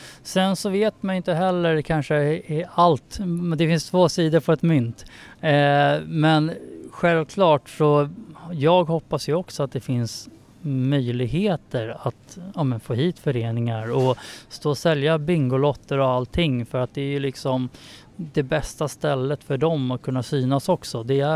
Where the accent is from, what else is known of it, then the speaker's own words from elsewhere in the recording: Tyresö, Stockholm County, Sweden; jag är ju själv född och uppvuxen i Tyresö. Har bott här nästan hela livet. Mm. Man var iväg några år liksom in i stan, bodde där.